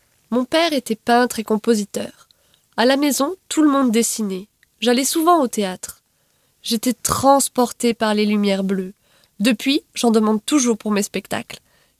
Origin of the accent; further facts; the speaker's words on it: Bulgaria; French is a second language; Nous sommes en Bulgarie. Pays de ma naissance, pays rempli d'odeurs, de couleurs contrastées, d'insouciance, de jeux dans la neige, et une maison familiale où le temps semblait s'écouler doucement.